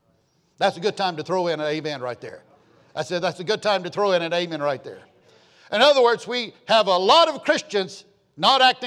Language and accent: English; United States; I'm an American, I thank God I'm American